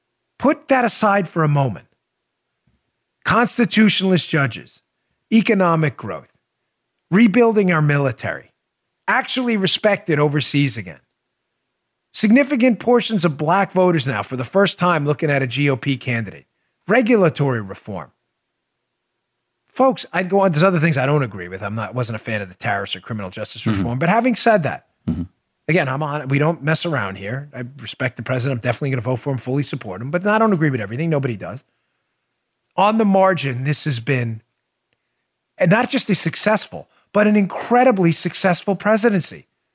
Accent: Queens, New York, United States; I've told you I'm from Queens. Trump's from Queens.

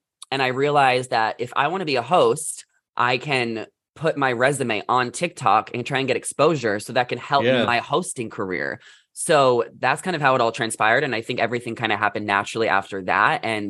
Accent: New York, United States; moved away as an adult; now in Los Angeles, United States; I'm from New York. I went to college in New Jersey. So I moved here at 22, right after college.

